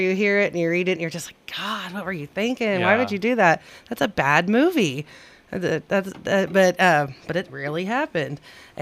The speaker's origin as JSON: {"language": "English", "town": "Kremlin", "region": "Oklahoma", "country": "United States", "tie": "born or raised there", "said": "I grew up in Kremlin, Oklahoma."}